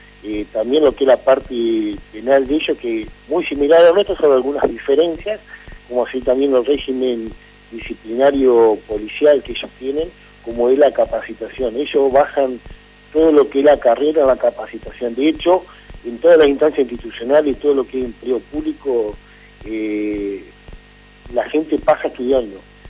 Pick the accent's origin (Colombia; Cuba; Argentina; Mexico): Argentina; moved away; como argentinos que vivimos afuera